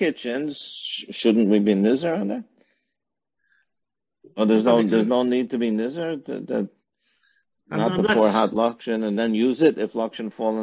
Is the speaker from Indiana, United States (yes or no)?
yes; Muncie, Indiana, United States; It's interesting because I grew up in Muncie, brand new house that a Jewish builder built for my parents.